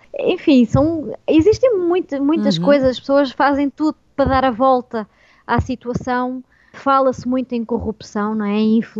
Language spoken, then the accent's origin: Portuguese; Portugal; now in Brazil; Mas o meu sotaque, ele mantém, eu falo o meu português